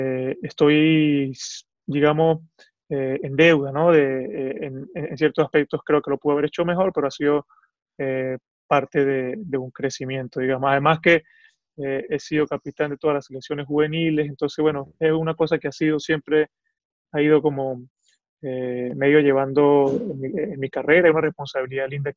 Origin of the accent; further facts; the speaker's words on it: Venezuela; creo que soy actualmente, o me faltará un partido, o ya lo soy, el jugador venezolano que más veces ha llevado la cinta capitán en el brazo